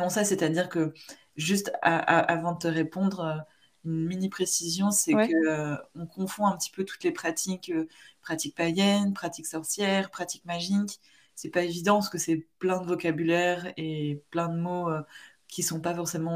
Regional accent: France; now in Sweden; je suis française, mais en effet, je vis au nord de la Suède. Donc, je vis en Suède depuis 4 ans et demi et en Laponie depuis 3 ans et demi.

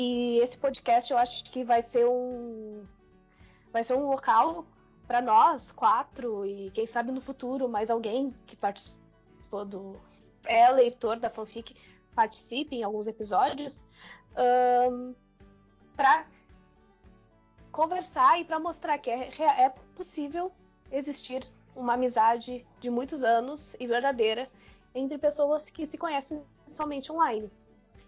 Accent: Rio Grande do Sul, Brazil; eu sou gaúcha. Tenho, por enquanto, 26 anos

